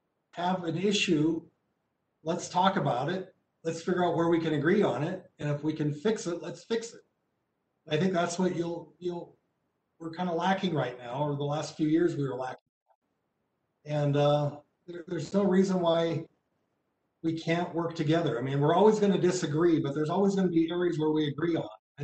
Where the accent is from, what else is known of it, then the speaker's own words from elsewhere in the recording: Anaconda, Montana, United States; I grew up in Anaconda. That was a small town. I, you know, came to school here in Bozeman